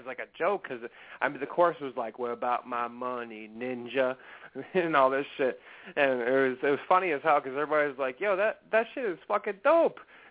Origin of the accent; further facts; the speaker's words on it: New Hampshire, United States; now in Connecticut, United States; I'm going up there to visit my family here because I'm originally from New Hampshire. I moved down to Connecticut like 2 years ago.